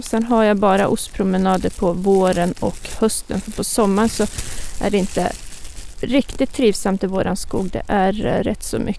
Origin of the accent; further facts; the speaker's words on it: Norrland, Sweden; Jag är uppväxt i Norrland, men min mors släkt är från Skåne. Så de ägde den fastigheten som jag nu bor på.